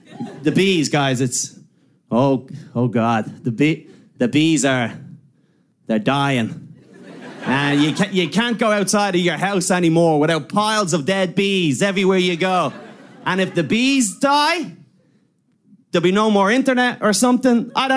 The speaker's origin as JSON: {"language": "English", "country": "Ireland", "said": "I'm from Ireland, okay?"}